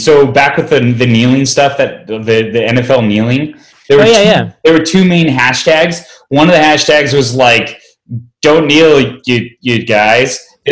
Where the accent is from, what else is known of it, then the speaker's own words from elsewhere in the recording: United States; But as an American, I really hate it.